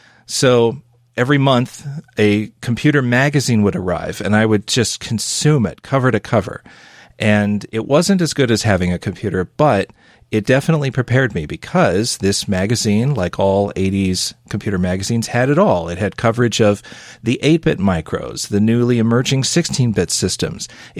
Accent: Chicago, Illinois, United States; I grew up in the Chicagoland area, and Gottlieb was there.

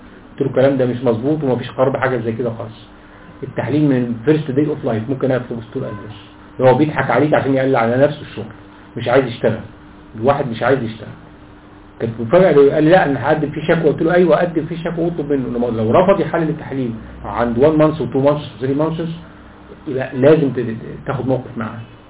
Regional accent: Egypt; ومفيش عندنا في مصر باسكوبان سيرب

